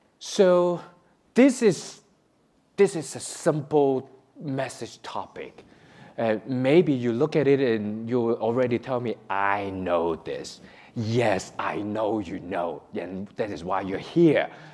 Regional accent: Hong Kong; born there; English is a second language; I was born in Hong Kong, so when I came here

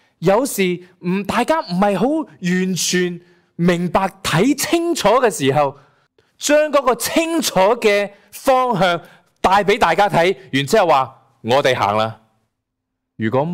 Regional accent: China; 我哋中国人有句说话叫咩话？

